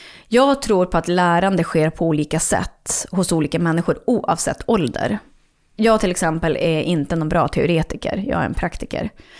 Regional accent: Norrland, Sweden; Inte där jag bor nu, men jag kommer ju ändå från Norrland.

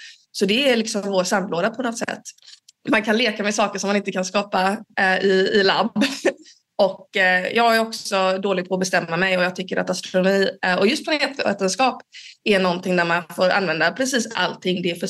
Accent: Gothenburg, Västra Götaland County, Sweden; now in Uppsala, Sweden; och jag är astrofysiker här på Uppsala universitet. Jag kommer från början från Göteborg. Men jag har varit här på Uppsala universitet i några år

